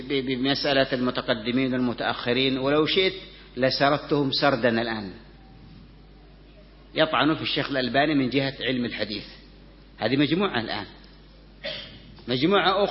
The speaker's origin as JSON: {"language": "Arabic", "country": "Yemen", "said": "أهان السلطان عندنا في اليمن الإخوان المسلمين"}